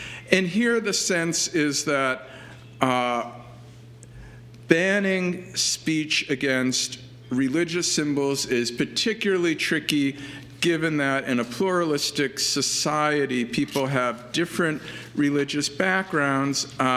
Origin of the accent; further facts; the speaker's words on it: Minnesota, United States; I come from Minnesota. In Minnesota, snow reaches the ground in December and stays until March or April.